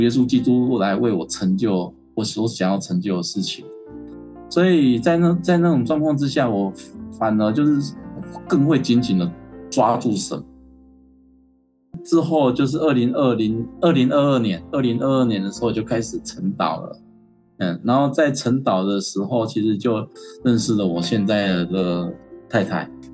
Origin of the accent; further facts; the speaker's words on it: Taiwan; 就我们台湾话就叫嘴丘啦